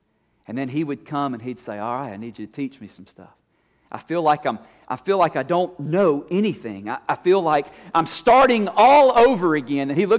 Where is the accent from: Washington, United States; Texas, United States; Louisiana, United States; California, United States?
Louisiana, United States; Franklinton; growing up in Franklinton, Louisiana, growing up in First Baptist Church, Franklinton, Louisiana